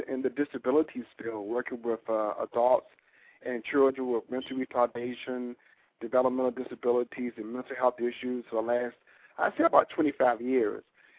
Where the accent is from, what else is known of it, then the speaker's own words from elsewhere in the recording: Norfolk, Virginia, United States; Well, I grew up actually in Southern Virginia. I grew up in Norfolk and Virginia.